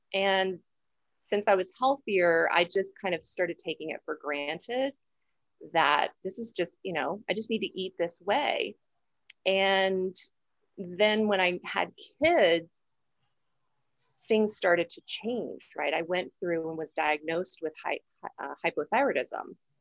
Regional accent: Atlanta, Georgia, United States; But I am from Atlanta, Georgia in the US

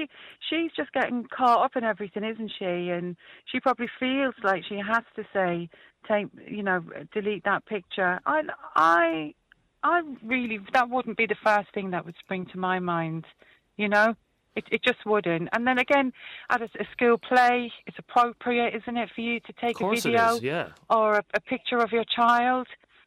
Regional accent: Catford, London, United Kingdom; I grew up in London, in Catford, in southeast London, and my house actually backed on to a massive park called Blythehill Park.

